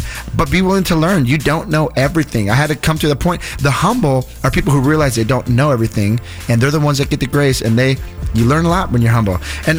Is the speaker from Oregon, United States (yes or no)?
no; Milwaukee, Wisconsin, United States; Now, I'm from Milwaukee, where Harley is, you know, born and raised, so to speak.